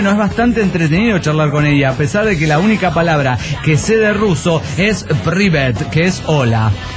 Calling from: Costa Rica; de Costa Rica.

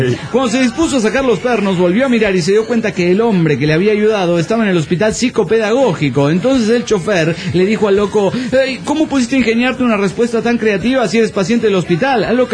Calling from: Tulancingo, Hidalgo, Mexico; soy el zapatista de Tulancingo, Hidalgo

